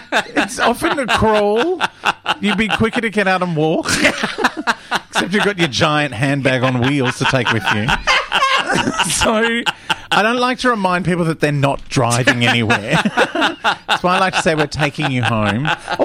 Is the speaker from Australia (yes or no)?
yes; Brunswick, Victoria, Australia; also born or lived in Carlton; where were you born? I say Carlton, because that's where the women's hospital is. But yeah, grew up in Brunswick.